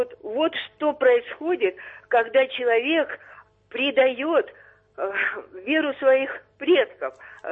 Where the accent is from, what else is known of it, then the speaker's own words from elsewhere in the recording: Krasnodar Krai, Russia; я сама казачка, и мои предки запорожские казаки. Я кубанская.